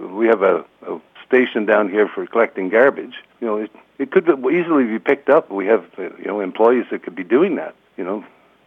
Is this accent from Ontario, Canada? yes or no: no; Pontiac, Quebec, Canada; born and raised in Pontiac. I left and became a policeman in Ottawa for, I was out of the township for 20 years.